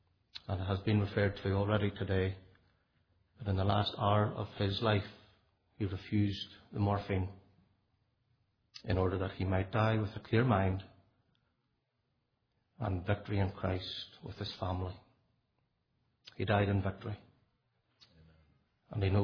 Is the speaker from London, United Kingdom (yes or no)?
no; Northern Ireland, United Kingdom; now in Canada; my accent is not Canadian. I'm from Northern Ireland.